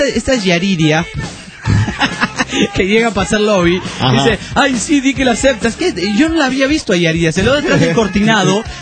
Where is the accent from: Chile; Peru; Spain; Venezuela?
Peru; Lima; de Lima, Perú.